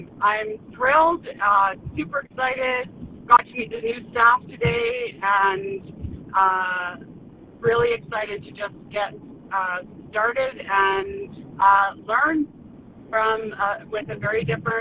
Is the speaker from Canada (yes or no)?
yes; Peace River, Alberta, Canada; I was born and raised in Peace River and graduated from Glen Mary.